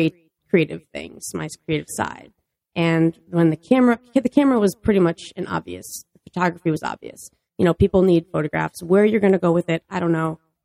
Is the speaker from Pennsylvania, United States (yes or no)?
no; Westfield, Massachusetts, United States; No, I'm originally from Westfield.